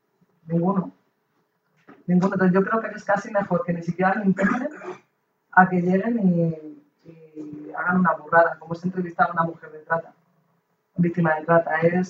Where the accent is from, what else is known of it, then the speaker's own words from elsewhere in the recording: Spain; Eso sería que, bueno, somos los españoles que les hemos abierto las puertas a las mujeres.